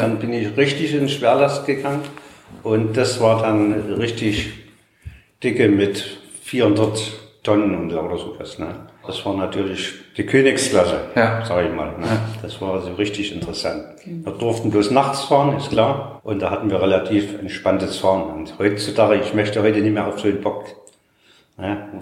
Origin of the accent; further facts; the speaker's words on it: Sebnitz, Saxony, Germany; now in Ketzin, Germany; Also ursprünglich, ich komme aus dem Sachsenland, das ist Elbsandsteingebirge, aus Sebnitz. Bin hier nach Paretz gekommen, beziehungsweise in Ketzin, durch meine Mutter.